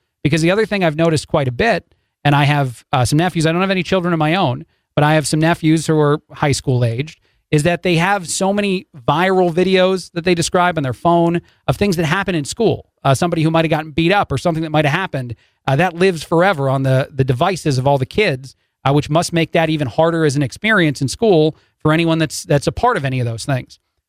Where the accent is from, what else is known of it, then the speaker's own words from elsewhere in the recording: New Jersey, United States; born there; I'm from the East Coast, originally born in New Jersey.